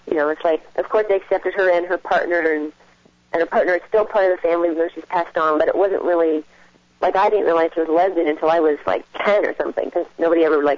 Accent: California, United States; born and raised in California, so I'm already, you know, content being here.

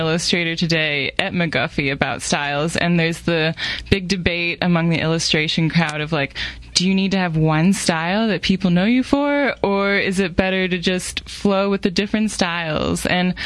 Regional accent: Virginia, United States; Oh, right. Well, I grew up in Northern Virginia.

